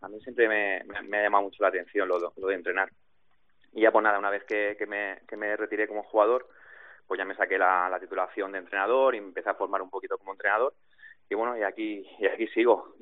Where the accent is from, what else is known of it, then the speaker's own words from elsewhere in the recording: Badalona, Catalonia, Spain; Yo soy de Badalona.